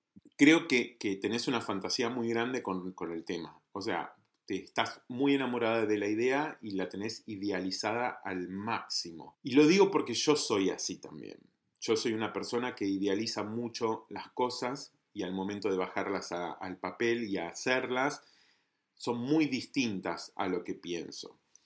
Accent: Argentina; y más siendo argentino

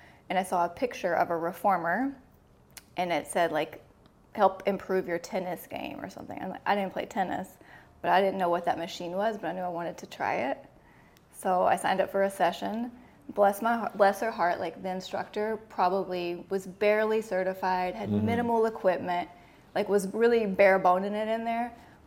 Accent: Arkansas, United States; I am from Arkansas.

